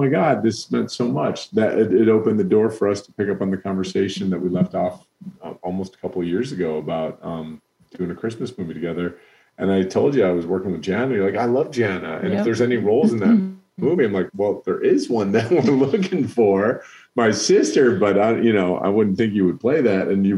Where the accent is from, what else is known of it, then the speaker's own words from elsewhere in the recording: Ireland; I'm Irish and we mourn hard and then we celebrate hard as well.